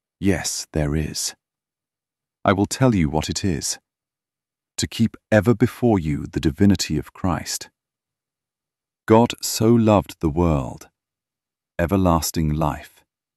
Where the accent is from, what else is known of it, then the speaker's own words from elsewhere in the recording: Gorham, Maine, United States; born there; I lived there. I was born in Gorham, and in Portland